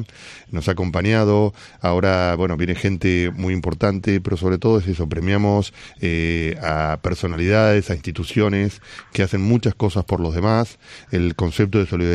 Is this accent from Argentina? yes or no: yes; Argentina; Yo vengo de Argentina.